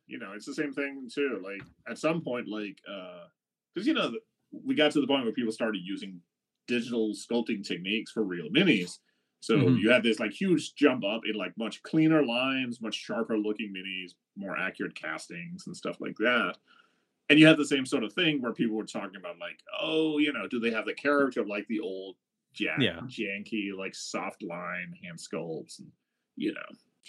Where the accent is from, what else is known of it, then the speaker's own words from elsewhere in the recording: Denmark; because, you know, I grew up in Denmark.